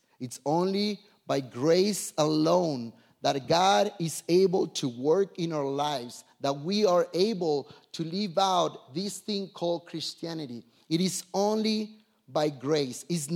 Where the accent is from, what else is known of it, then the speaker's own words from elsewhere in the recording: Minatitlan, Veracruz, Mexico; I grew up in Mexico, in Minatitlan, Veracruz. How many of you have heard of Minatitlan?